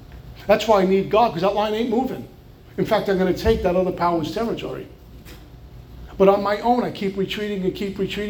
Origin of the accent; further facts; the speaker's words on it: New York, United States; I'm from New York. You always get a piece.